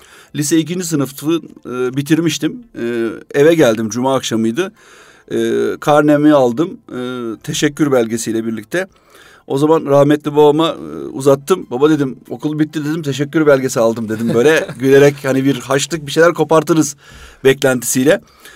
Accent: İzmit, Kocaeli, Turkey; Biz 5 kardeş olarak büyüdük. Tabii o Allah'a şükür hamdolsun çok güzel bir ortamda İzmit'te büyüdük. Ama tabii bir memur ailesinin, bir memur çocuğunun yaşadığı genel ekonomik koşullar ve kurallar altında büyüdük.

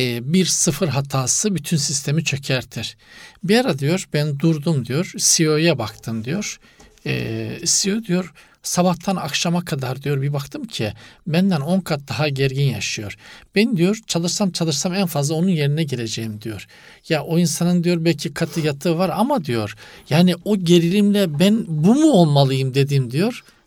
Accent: Black Sea Region, Turkey; Evet, sonra bizim Karadeniz'in insanı yaylalara çıkmadan kendine gelemez.

